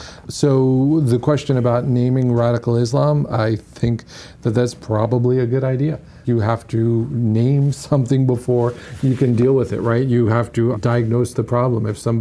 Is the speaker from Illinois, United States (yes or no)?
no; New York, United States; And you were talking about being a New Yorker, I am too, and I was here on 9/11 and lived through all of that.